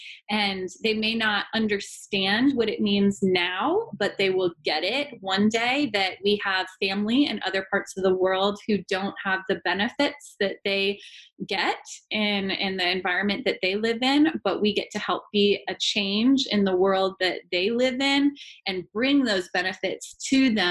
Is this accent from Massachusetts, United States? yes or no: no; Alaska, United States; I was born and raised in Alaska. My family's the Inupiaq Eskimo, but I am now a Floridian for life.